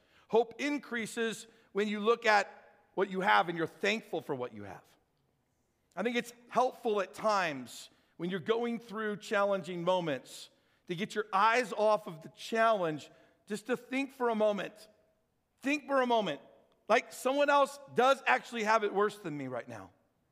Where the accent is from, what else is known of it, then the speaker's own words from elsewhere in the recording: St. Louis, Missouri, United States; it'd be like dropping a nuclear bomb on my hometown of St. Louis.